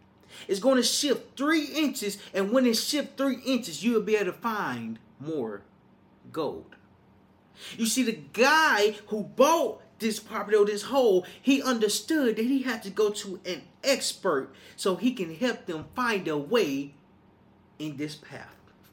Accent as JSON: {"language": "English", "town": "Little Rock", "region": "Arkansas", "country": "United States", "tie": "born or raised there", "said": "Moving back to my hometown, Little Rock, Arkansas, is new information."}